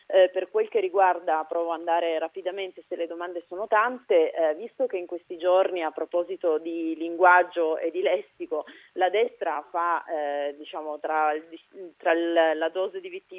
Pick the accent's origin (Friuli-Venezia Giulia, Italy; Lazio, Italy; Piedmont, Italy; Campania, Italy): Piedmont, Italy; nella mia terra, la provincia Granda